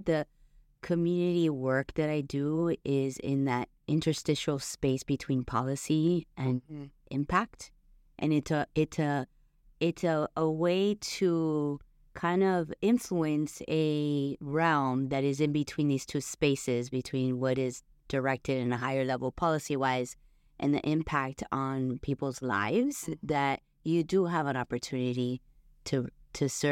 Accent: Miami, Florida, United States; And growing up in Miami, and we grew up always dancing and dance parties.

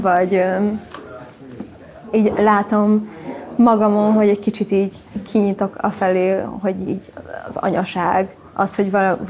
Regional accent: Pilisszentkereszt, Pest, Hungary; also born or lived in Germany; Ott nőttem fel, agglomerációban.

